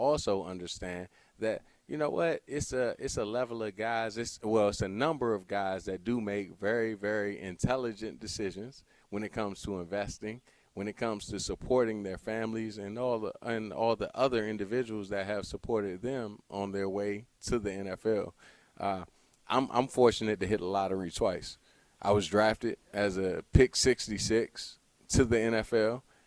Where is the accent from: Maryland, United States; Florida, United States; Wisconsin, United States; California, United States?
Maryland, United States; Largo; You talked about PG County. I'm from Largo High School.